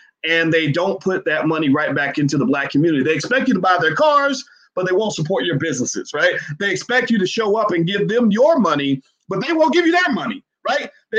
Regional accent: Louisville, Kentucky, United States; Junior Bridgman, who is from my hometown, Louisville

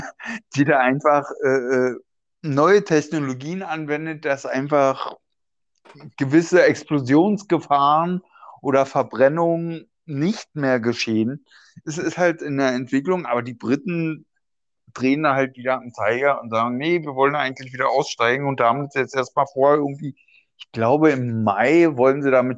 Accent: East Germany, Germany; Ja, aber ich komme ja selber auch aus der DDR.

